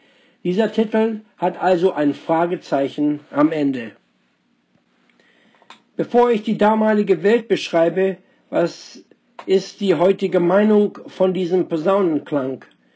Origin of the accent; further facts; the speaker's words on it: Texas, United States; Ich bin in Texas aufgewachsen und Tornados und Tornado-Warnungen waren Teil unseres Lebens.